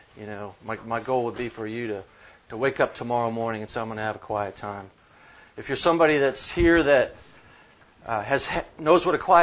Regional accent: Dallas, Texas, United States; also born or lived in Michigan; I'm from Dallas, Texas, by way of Michigan about 25 years ago.

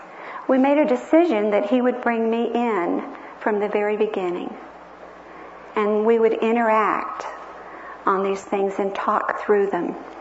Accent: the South, United States; I came from the South.

